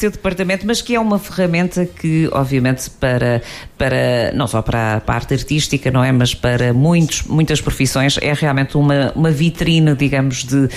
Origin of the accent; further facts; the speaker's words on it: Penafiel, Porto, Portugal; also born or lived in Algarve; Ora, conheci o Jorge Ferreira na minha terra natal, Boalho, Penafiel. Tinha eu 8 anos, carro preto, velhinho.